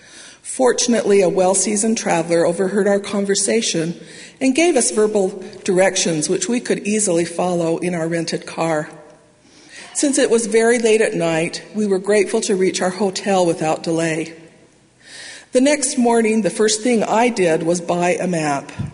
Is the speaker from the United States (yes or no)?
yes; Utah, United States; born or raised there